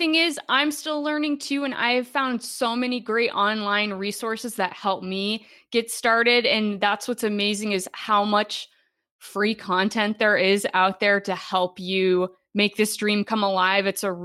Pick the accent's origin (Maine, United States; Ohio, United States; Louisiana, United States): Maine, United States; inspired by my home state of Maine.